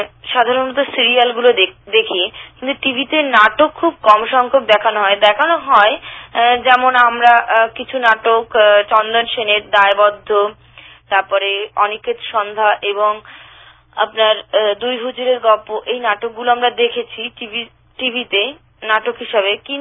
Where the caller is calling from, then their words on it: Kolkata, West Bengal, India; hello নমস্কার, আমি কলকাতার বাগবাজার অঞ্চল থেকে